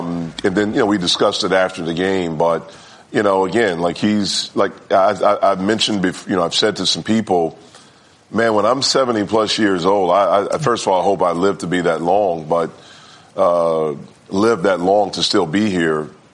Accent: North Carolina, United States; You know, for me, growing up in North Carolina, I always was a fan of the Duke-Carolina rivalry.

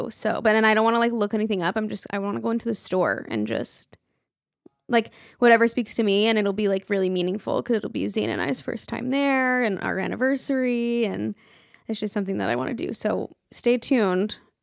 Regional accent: United States; I'm not like real Italian, I'm American Italian, but like my great great grandparents were from Sicily, and like I just always grew up around American Italian culture.

